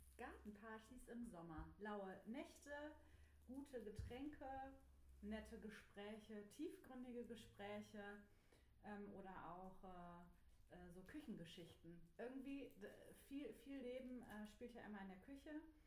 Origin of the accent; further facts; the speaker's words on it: Coesfeld, North Rhine-Westphalia, Germany; born there; now in Essen, Germany; ich bin gebürtige Coesfelderin, wohne aktuell in Essen, komme aber bald wieder in die Heimat zurück